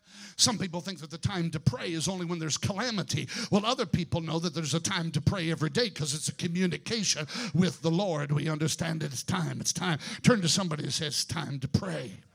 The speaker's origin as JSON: {"language": "English", "town": "Rockford", "region": "Illinois", "country": "United States", "tie": "born or raised there", "said": "when I was growing up in Rockford, Illinois"}